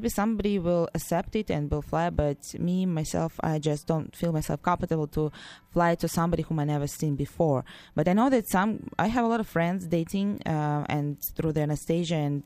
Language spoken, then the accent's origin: English; Saint Petersburg, Russia; English is a second language; They came to St. Petersburg to see me because I'm originally from St. Petersburg.